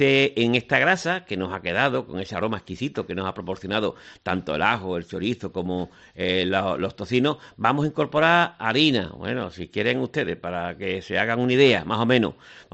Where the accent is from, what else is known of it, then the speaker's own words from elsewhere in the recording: San Fernando, Andalusia, Spain; Alejo Doherty, que es paisano nuestro de San Fernando